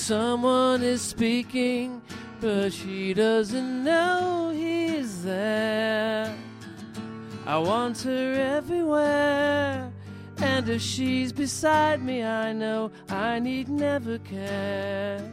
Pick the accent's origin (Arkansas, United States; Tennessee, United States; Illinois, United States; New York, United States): Illinois, United States; Chicago; Oh, I'm from the southeast side of Chicago.